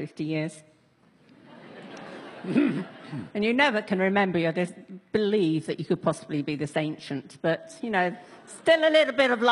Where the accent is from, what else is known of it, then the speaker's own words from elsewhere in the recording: England, United Kingdom; And I come from England, where you're taught this more, you know